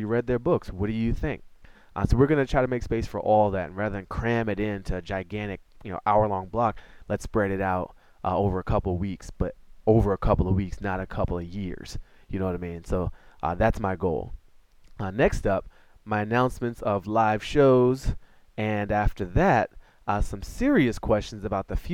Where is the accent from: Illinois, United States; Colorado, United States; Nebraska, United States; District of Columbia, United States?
District of Columbia, United States; Washington; April 14th, I return to my hometown of Washington, D.C. to do a real show at a real club as part of the D.C. Comedy Festival.